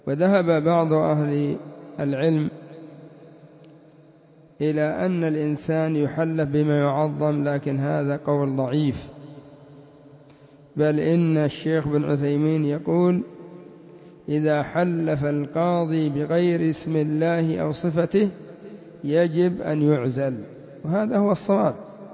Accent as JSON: {"language": "Arabic", "country": "Yemen", "said": "وعندنا في اليمن ربما يأتون ببعض الألفاظ التي ليس عليها دليل، لا سيما في البلاد العليا"}